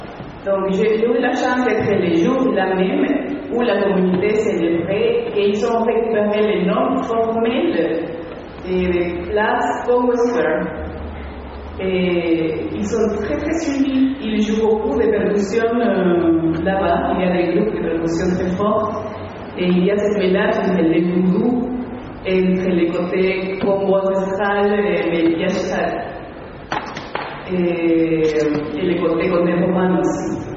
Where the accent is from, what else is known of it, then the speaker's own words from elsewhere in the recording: Peru; je suis du Pérou